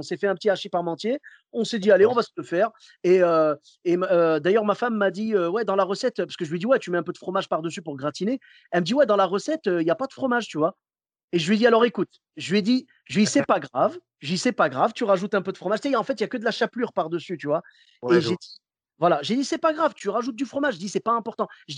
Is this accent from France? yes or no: yes; Clermont-Ferrand, Auvergne-Rhône-Alpes, France; Moi, je viens de Clermont-Ferrand, tu sais, là-bas, c'est le pays du bleu d'Auvergne.